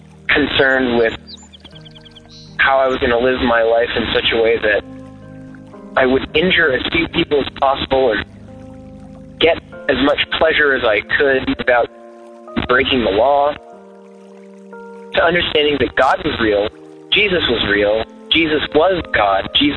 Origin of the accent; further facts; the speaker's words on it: Los Angeles, California, United States; But I grew up in a town. I grew up in Los Angeles. There's churches everywhere.